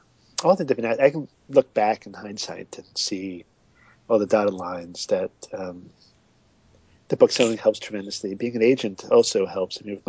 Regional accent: Yonkers, New York, United States; Yeah, no, I grew up in Yonkers

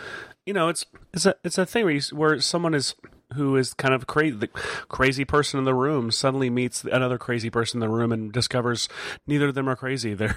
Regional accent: Tennessee, United States; But, like, growing up in Tennessee, when I was my son's age, Indian was still, it was known that Native American was probably a better term.

